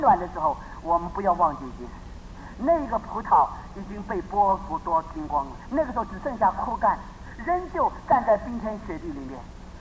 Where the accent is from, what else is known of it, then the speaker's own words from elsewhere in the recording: Taipei, Taiwan; 我到了台北，到了现在还是会迷路，虽然我在这里长大的